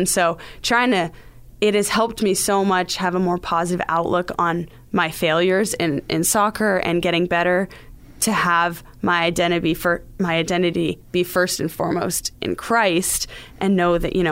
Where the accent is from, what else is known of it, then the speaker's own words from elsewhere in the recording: Littleton, Colorado, United States; So I grew up in Littleton, Colorado. I come from pretty far away.